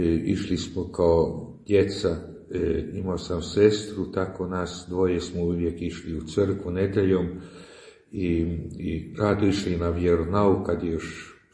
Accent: Bečej, Vojvodina, Serbia; born there; rođen sam tu u Bačkoj, u Bečeju, tako davne godine, tako 58. I tako tamo iz katoličke samobitelji

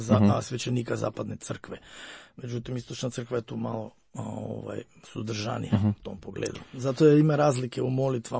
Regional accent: Prilep, North Macedonia; ja sam iz Prilepa, to je središnje prema zapadu u Makedoniji, znači kad gledate od Skopija prema jugu, to je jugozapadno, negde središnje prema jugozapadu

